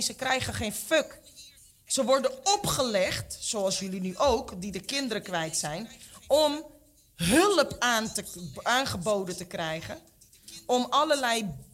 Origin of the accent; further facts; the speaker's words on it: Netherlands; born there; Ik ben als Nederlander geboren.